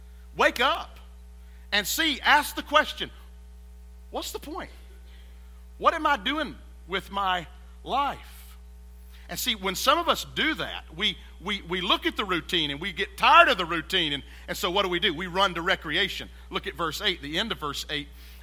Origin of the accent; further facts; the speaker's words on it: Hickory Tavern, South Carolina, United States; I grew up in Hickory Tavern, which is in Lawrence County, and it's about as great as it sounds.